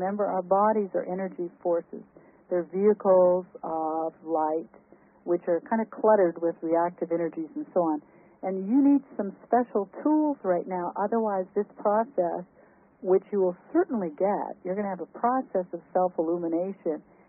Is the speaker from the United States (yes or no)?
no; Canada; moved away; That was a call from Canada, which was my home country. I've been in this country for many years now, 22, I think, actually. But I have many friends in Canada, and we live right by the border.